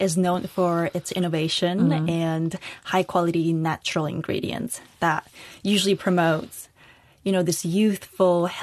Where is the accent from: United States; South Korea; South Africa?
South Korea; growing up in Korea, where taking care of your skin is kind of ingrained in the culture, it has been part of me since a young age.